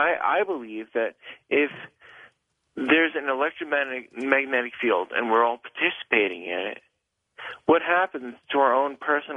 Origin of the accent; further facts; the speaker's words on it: Colorado Springs, Colorado, United States; I am from Colorado Springs